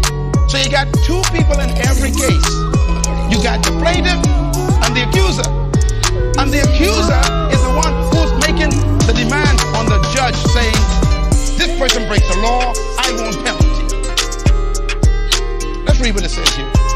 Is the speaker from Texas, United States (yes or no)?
yes; Baytown, Texas, United States; but I was brought up in Baytown. We used to plead the blood.